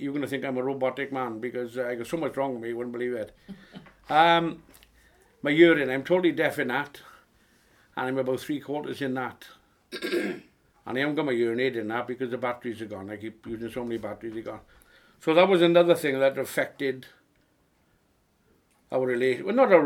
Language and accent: English; Pontefract, Yorkshire and the Humber, United Kingdom; Well, where are you from? I said, Pontefraith.